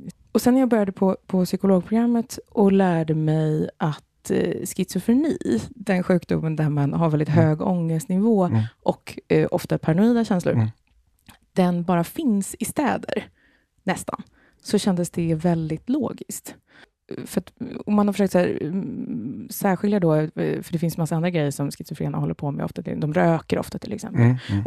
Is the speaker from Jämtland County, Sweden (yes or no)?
no; Stockholm, Stockholm County, Sweden; born there; är östermalmare, min pappa är östermalmare och min mormor och farmor och gammelmormor och gammelmorfar har alla liksom bott i samma lilla triangel på Östermalm i Stockholm.